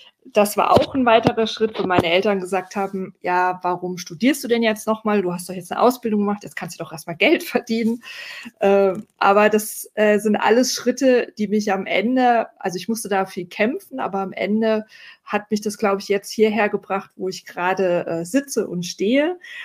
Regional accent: Hesse, Germany; in Hessen, wo ich herkomme.

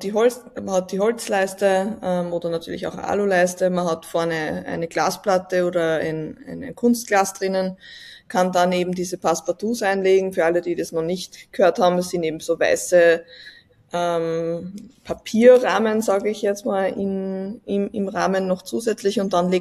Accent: Leonding, Upper Austria, Austria; Für alle, die es jetzt zum ersten Mal hören, ich komme aus Leonding in Oberösterreich

